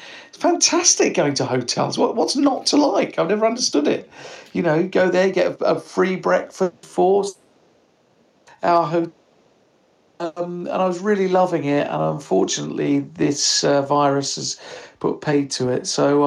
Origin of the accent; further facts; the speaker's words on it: Pinner, London, United Kingdom; I'm from Pinner in northwest London, very sort of a middle class London suburb, the London Borough of Harrow